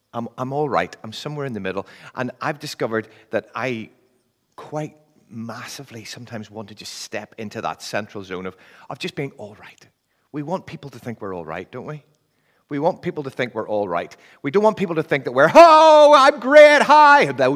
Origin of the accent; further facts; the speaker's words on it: Northern Ireland, United Kingdom; now in England; I came over to England from Northern Ireland. You've worked out I'm not from England, haven't you? You've worked out. I came over here in 1997